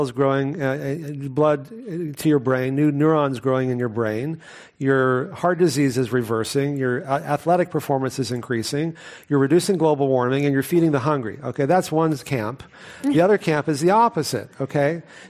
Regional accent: Texas, United States; I grew up in Texas eating them all the time until I was 19

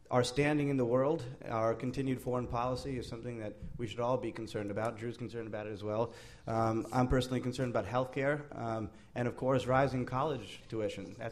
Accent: New Haven, Connecticut, United States; New Haven, Connecticut is where I grew up.

